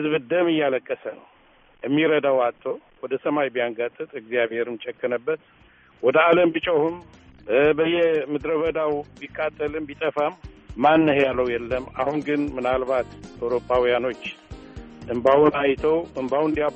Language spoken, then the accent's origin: Amharic; Eritrea; እኔ ኤርትራዊ ነኝ።